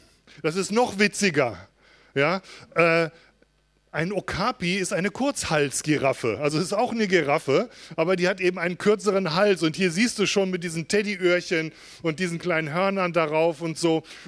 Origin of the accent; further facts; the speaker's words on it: Schleswig-Holstein, Germany; So wie bei uns in Nordfriesland.